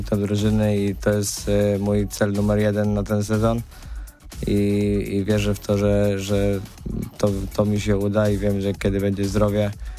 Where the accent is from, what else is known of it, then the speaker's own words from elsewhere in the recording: Warsaw, Masovian Voivodeship, Poland; ja przede wszystkim wychowałem się też w Warszawie i dużo zawsze pracowałem przy sprzęcie sam.